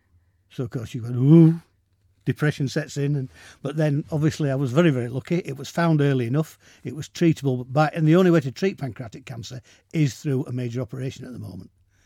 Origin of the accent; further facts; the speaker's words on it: Bridlington, Yorkshire and the Humber, United Kingdom; I'm from Bridlington, yeah.